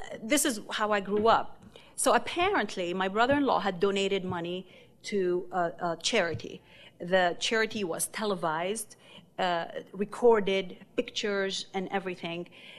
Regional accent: Lebanon; moved away; this is bringing memories from my growing up in Lebanon.

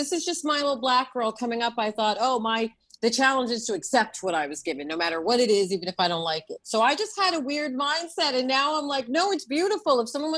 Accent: New York City, New York, United States; It freaked me out as a New Yorker because I was like, I don't understand.

